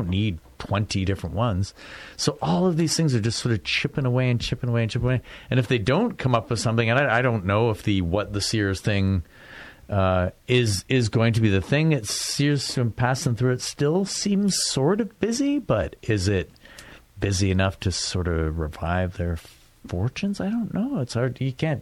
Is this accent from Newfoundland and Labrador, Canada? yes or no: no; Lakeview, Ontario, Canada; Near us, I grew up in Lakeview.